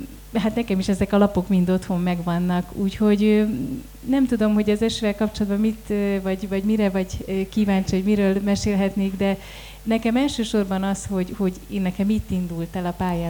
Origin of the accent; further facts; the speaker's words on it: Tiszaföldvár, Jász-Nagykun-Szolnok, Hungary; born there; Én is Szolnok megyei szerző vagyok, Tiszaföldváron születtem